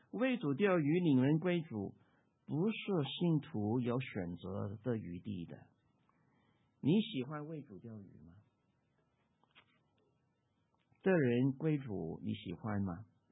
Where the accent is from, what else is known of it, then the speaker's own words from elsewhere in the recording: Guangdong, China; 十块钱可以买到一磅，我们广东人说是芒草